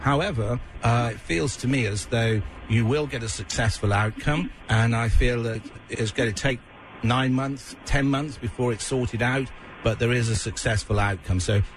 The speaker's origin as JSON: {"language": "English", "region": "London", "country": "United Kingdom", "said": "although I come from London"}